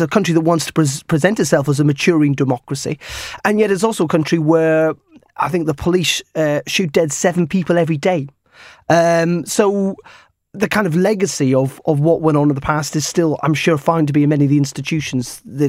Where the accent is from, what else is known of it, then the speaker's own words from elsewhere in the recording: Northern Ireland, United Kingdom; I'm from Northern Ireland, and we've had a pretty troubled 30 years or so